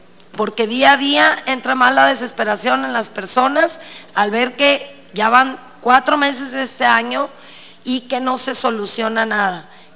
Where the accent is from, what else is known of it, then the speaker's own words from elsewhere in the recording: Nayarit, Mexico; nayaritas nos veríamos beneficiados